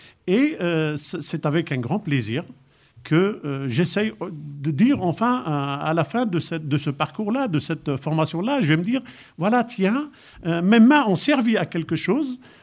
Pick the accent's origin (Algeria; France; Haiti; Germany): Algeria; Je suis algérien, c'était en Algérie.